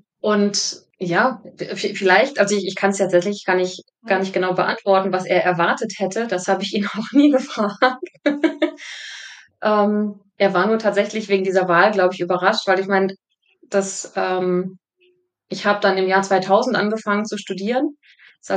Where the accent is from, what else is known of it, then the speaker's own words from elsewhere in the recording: North Rhine-Westphalia, Germany; ich komme her, so ganz ursprünglich, aus einer Kleinstadt am Niederrhein, direkt von der holländischen Grenze. Da bin ich in so einer klassisch behüteten Familie aufgewachsen.